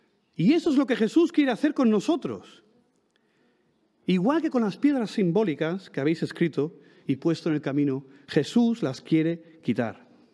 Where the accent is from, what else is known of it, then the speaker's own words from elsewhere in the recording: Spain; por suerte soy español